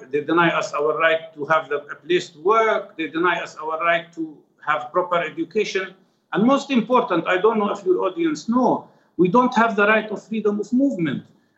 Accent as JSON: {"language": "English", "town": "Jerusalem", "country": "Palestine", "tie": "born there", "second_language": "English", "said": "I've lived all my adult life under military occupation. I was born in Jerusalem. I worked in Jerusalem as a medical doctor for 15 years"}